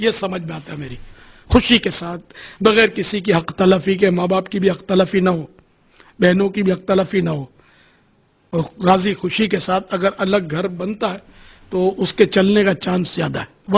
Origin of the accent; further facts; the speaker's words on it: Pakistan; born there; میں اگرچہ پاکستان میں پیدا ہوا ہوں, کتیانہ کبھی گیا نہیں, لیکن ظاہر ہے ہمارے ماں باپ تو وہیں کے تھے.